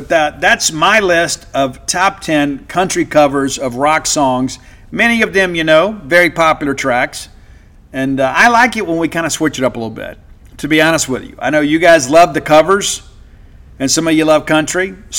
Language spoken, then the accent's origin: English; Mississippi, United States; And for many of us, I know, like growing up in South Mississippi, we'd go cut, you know, we'd go mow yards and rake leaves and things like that to raise money to buy concert tickets